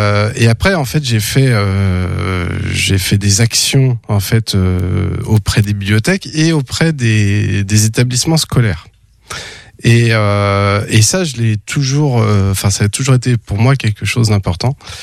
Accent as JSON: {"language": "French", "town": "Angers", "region": "Pays de la Loire", "country": "France", "tie": "born or raised there", "said": "Oui, je suis natif d'Angers, on va dire, je me suis installé, je suis nouveau cantonésien depuis quelques années."}